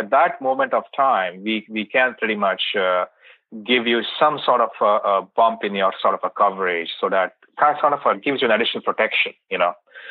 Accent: India; I was born and brought up in India. I came with a very, very poor family. So we've grown up in a very extreme poverty scenario.

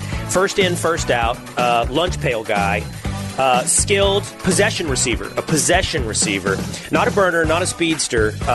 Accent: Texas, United States; I am from Texas. I am a Longhorn.

